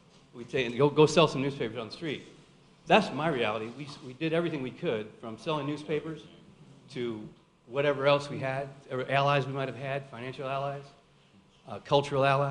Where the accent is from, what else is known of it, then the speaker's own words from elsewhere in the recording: Ann Arbor, Michigan, United States; And I'm from Ann Arbor, Michigan. I was born and raised here. But I had run away. My family had moved away, and then I ran away from home, 15, 16.